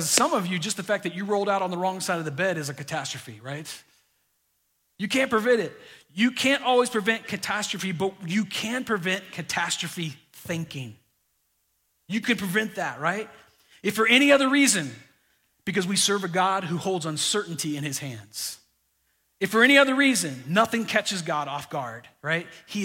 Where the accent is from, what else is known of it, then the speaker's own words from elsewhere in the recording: Florida, United States; I grew up in Florida, loved it, man. And as teenagers, we did crazy things.